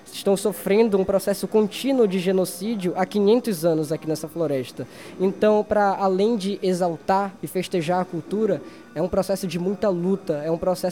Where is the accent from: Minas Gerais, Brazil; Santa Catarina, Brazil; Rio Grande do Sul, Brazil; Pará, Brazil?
Pará, Brazil; Barcarena; now in Belém, Brazil; eu tenho 22 anos, moro em Belém atualmente, porém não nasci aqui. Nasci em Barcarena, que é uma das cidades que são impactadas pela mineração da Hidro. Cresci lá, me mudei para Belém com 20 anos.